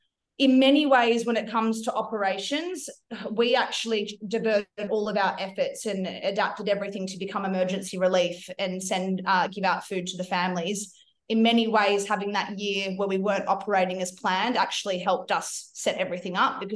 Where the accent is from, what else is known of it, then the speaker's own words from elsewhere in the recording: Australia; So I'm Australian.